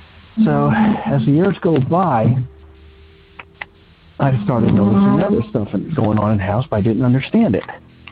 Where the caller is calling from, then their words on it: Cincinnati, Ohio, United States; I'm calling from Cincinnati, Ohio.